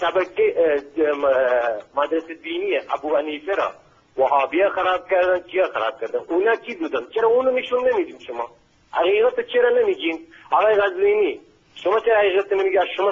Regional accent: Sistan and Baluchestan, Iran; من برادر شیعه دارم تو بلوچستان، من خودم بچه بلوچم اینجا در واقع دارم کار میکنم.

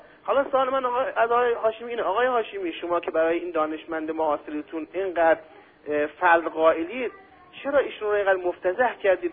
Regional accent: Mashhad, Razavi Khorasan, Iran; ما مشهد یا کیان یک به قول معروف غذای نزدی مختص خود شهر خودمون داریم به نام شله.

